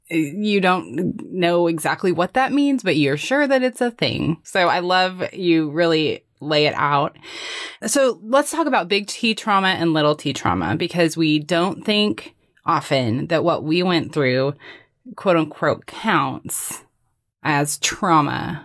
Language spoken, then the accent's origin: English; Arizona, United States; I'm from Arizona, so I know nothing of snow. I've seen it in movies.